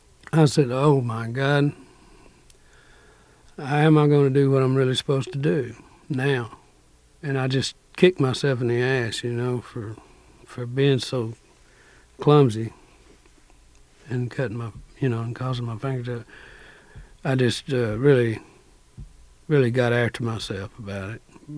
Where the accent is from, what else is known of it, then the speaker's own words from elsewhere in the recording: Corsicana, Texas, United States; also born or lived in Waco; I was born in Corsicana, Texas, and it's about 53 miles northeast of Waco, Texas. And I lived there until I was 12 years old. My grandmother raised me, and she passed on when I was 12, and I went to Waco, Texas, and lived with my mother.